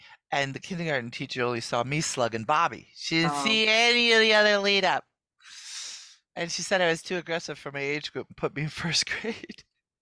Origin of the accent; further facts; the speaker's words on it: Poughkeepsie, New York, United States; born there; Welcome to the club because I was born in Poughkeepsie.